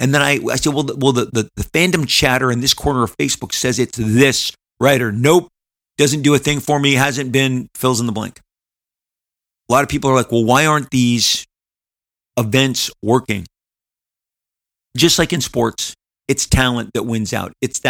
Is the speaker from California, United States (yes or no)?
yes; California, United States; I'm growing up in Orange County, South California. We're not a hockey family.